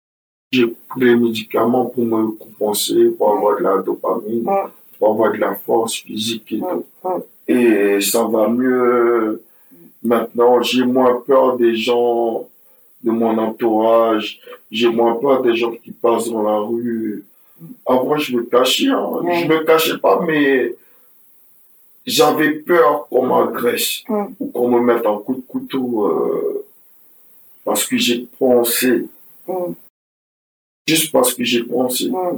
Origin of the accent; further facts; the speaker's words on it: Côte d’Ivoire; now in France; parce que je viens de Côte d'Ivoire et j'avais pas encore côtoyé beaucoup de Français